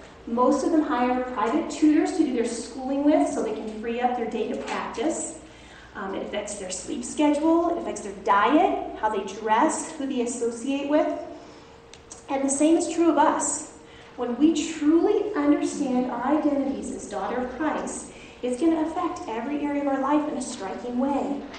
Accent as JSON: {"language": "English", "region": "Alaska", "country": "United States", "tie": "born or raised there", "said": "I grew up in Alaska, kind of."}